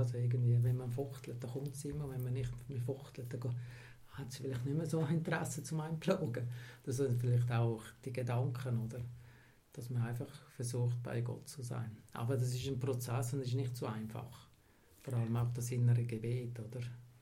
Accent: Graubünden, Switzerland; Also in den Ferien bin ich gerne in den Bergen. Ich bin ein Bündner.

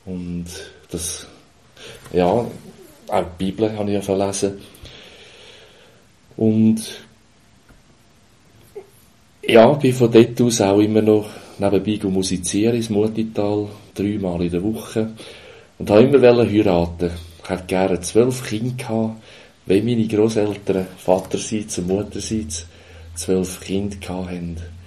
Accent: Uri, Switzerland; ins Urnerland von Art, wo ich aufgewachsen bin, in das, ja, an den Fuss vom Gotthard-Massiv.

